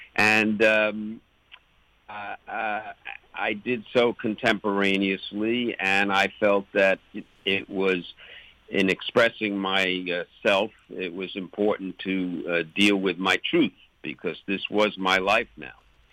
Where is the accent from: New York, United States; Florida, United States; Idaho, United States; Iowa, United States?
New York, United States; Long Island; moved away; I was raised in on Long Island, outside New York City. My father was a very successful a New York real estate lawyer, and I lived a very blessed life full of abundance.